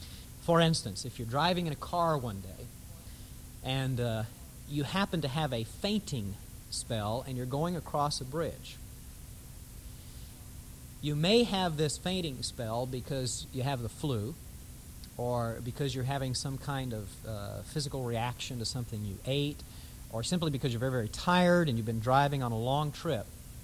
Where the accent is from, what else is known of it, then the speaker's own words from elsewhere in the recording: Arizona, United States; but I was raised in Arizona, where there were rattlesnakes, and we were taught healthy respect for snakes.